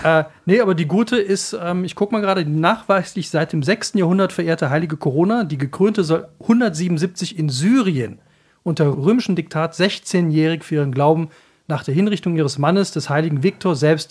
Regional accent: Rhineland, Germany; Für mich als Rheinländer ist ja alles oberhalb von Leverkusen, ist ja eigentlich schon

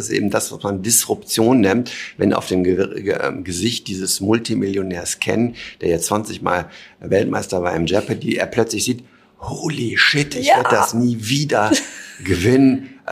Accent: Hamburg, Germany; Ich komme aus Hamburg

